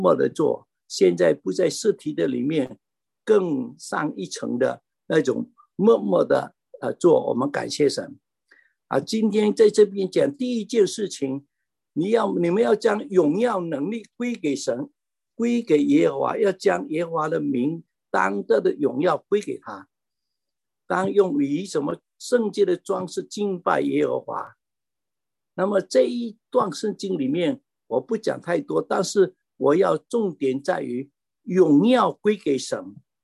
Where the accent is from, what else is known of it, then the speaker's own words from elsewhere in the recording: China; 所以我们中国人把孩子念到送到美国来念书，念的博士回去，哇，就怎么样呢？好名声村里面都觉得哇，你的孩子很厉害啊，念博士了。在我的村子里面300多户，那么有几个人来了美国